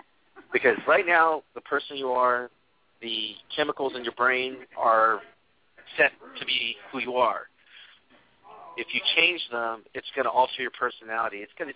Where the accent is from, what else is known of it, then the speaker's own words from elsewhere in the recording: United States; I'm not white, by the way. I'm Native American, so I don't think I'm all that pale.